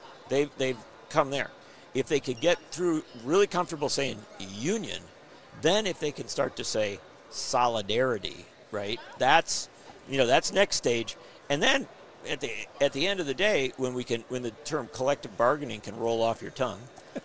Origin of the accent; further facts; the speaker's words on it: Kenosha, Wisconsin, United States; Growing up around Kenosha, Wisconsin, which was an auto union town, very militant auto union, Local 72.